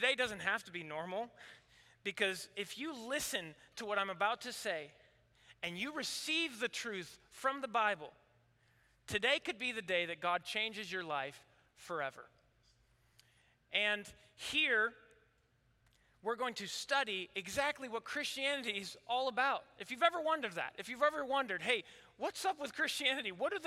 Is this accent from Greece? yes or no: no; Mexico; Growing up in Mexico, there's no grass in front or behind your house. All there is concrete.